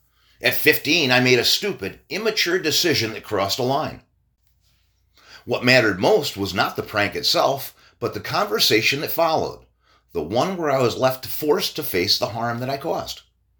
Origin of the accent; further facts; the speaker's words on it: Delmar, New York, United States; also born or lived in Endicott; I was born on September 21st, 1964, in Endicott, New York, in the Southern Tier. My father was beginning his teaching career at Tioga Central, and by the time I was young, we had settled in Delmar, where both my parents worked in the school system.